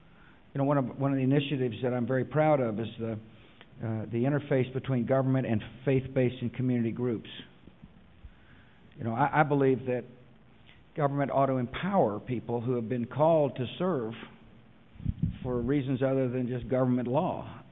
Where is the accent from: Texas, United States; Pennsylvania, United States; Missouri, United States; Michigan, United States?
Texas, United States; You know, I came from Texas with a set of values, and I'm going to go home with the same set of values